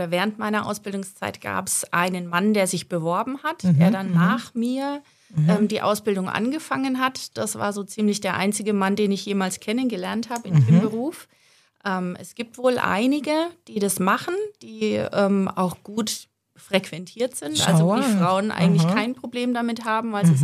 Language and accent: German; Coburg, Bavaria, Germany; Ich bin gebürtig aus der Nähe von Coburg und bin dort aufgewachsen. Und bin dann in Erlangen dort in die Schule für Hebammen gegangen.